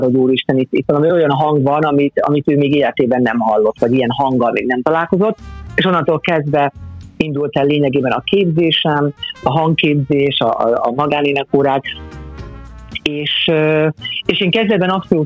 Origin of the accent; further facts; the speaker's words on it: Debrecen, Hajdú-Bihar, Hungary; mert ez Debrecenben, én debreceni vagyok